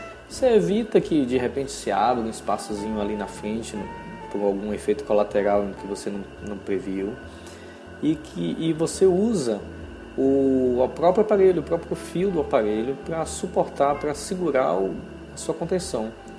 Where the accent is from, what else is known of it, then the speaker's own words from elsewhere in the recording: Bahia, Brazil; falei agora bem baiano, né? Vocês sabem que eu sou baiano e agora ficou bem claro isso aí.